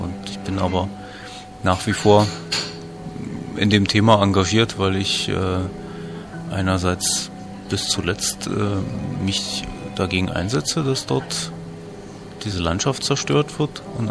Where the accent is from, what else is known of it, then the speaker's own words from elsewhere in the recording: Hoyerswerda, Saxony, Germany; now in Cottbus, Germany; Ich bin aufgewachsen eigentlich in der Gegend von Hoyerswerda an den dortigen Tagebaulöchern. Bin dann aber schon vor 14 Jahren in die Cottbuser Gegend gekommen und habe in Lakuma gewohnt die ganze Zeit.